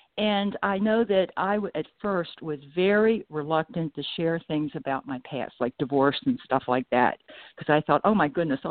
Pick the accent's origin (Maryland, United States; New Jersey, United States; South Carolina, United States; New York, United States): Maryland, United States; Baltimore; when I was a kid, I was raised in Baltimore City and in a little, you know, in a row home community.